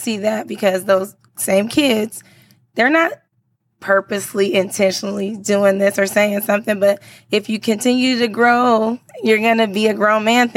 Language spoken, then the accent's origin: English; California, United States; now in Dallas, United States; I didn't know anybody here. I'm from California.